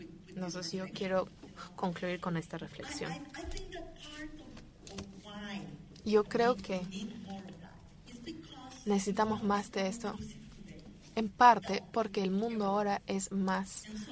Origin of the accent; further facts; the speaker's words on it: Costa Rica; soy muy costarricense, muy centroamericana, muy latinoamericana, muy iberoamericana.